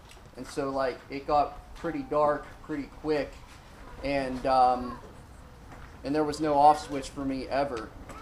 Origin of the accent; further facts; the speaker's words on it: Blairsville, Pennsylvania, United States; born there; I was born in Blairsville, Pennsylvania. Small town, bottom part of Indiana County. Wasn't a whole lot going on there, you know, it's just your typical small town.